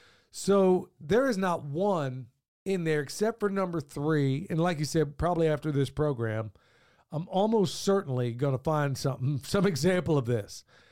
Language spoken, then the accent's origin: English; North Carolina, United States; but I am an American first. I am, you know, I am a North Carolinian first. That's really what I am.